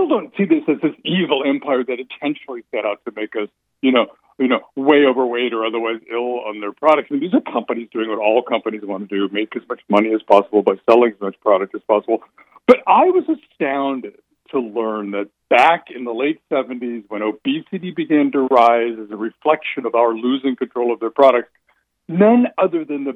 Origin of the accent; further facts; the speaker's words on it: California, United States; I was raised in California. I thought they were like a California thing